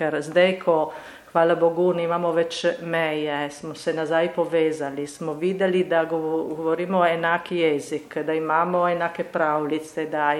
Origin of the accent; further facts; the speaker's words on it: Friuli-Venezia Giulia, Italy; kako smo mi iz Rečanske doline blizu Livka, naprimer, imamo isto govorico.